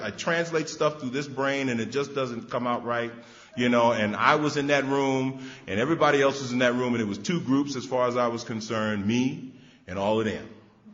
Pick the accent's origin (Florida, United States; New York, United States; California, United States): New York, United States; New York City; Now, I grew up in New York City, where they make the movies, you know, in the South Bronx, right there, not too far from Yankee Stadium